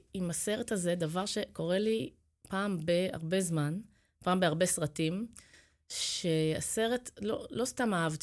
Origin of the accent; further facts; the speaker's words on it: Holon, Tel Aviv District, Israel; כשהייתי ילדה, גרנו בחולון, בתקופת בית הספר היסודי שלי